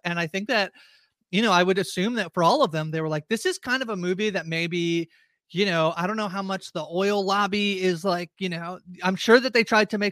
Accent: Canada; I'm Canadian.

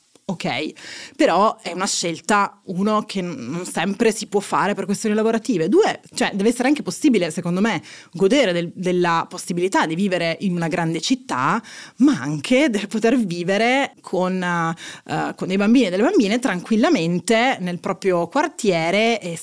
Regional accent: Turin, Piedmont, Italy; also born or lived in Oslo; now in Rome, Italy; Io sono di Torino, vivo a Roma

